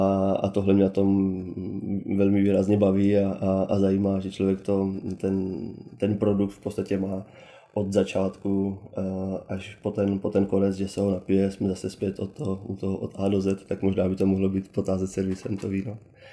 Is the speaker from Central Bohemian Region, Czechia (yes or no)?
no; Brno, South Moravian Region, Czechia; když jsme z Brna, pocházíme z Brna.